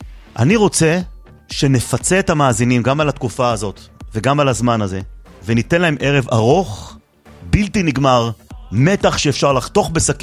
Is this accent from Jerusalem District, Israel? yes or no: yes; Jerusalem District, Israel; גדלתי איתם בשכונה בבית וגן